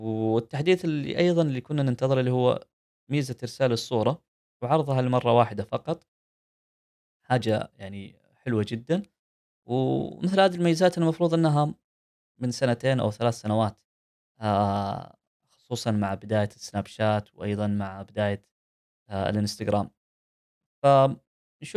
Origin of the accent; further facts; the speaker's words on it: Saudi Arabia; من اوائل الشركات عندنا في السعوديه